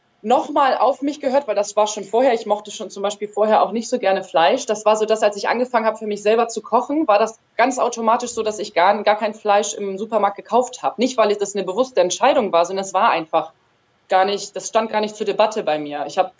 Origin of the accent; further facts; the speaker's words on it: Germany; born there; also ich bin hier auch in Deutschland geboren